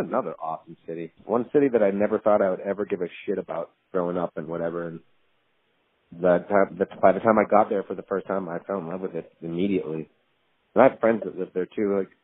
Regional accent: Weymouth, Massachusetts, United States; also born or lived in Virginia; I mean, that's growing up on the South Shore in Weymouth.

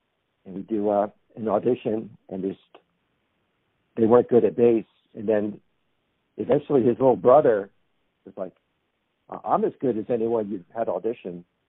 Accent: Columbia, Maryland, United States; we're from Columbia, Maryland, you know, in the heart of Prince George's County.

